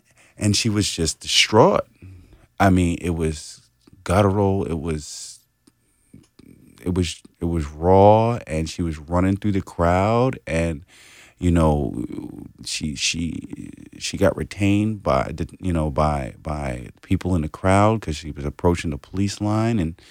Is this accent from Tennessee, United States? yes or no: no; New York City, New York, United States; I grew up in New York City. I've seen a lot and dealt with a lot of social issues, especially regarding police and the community.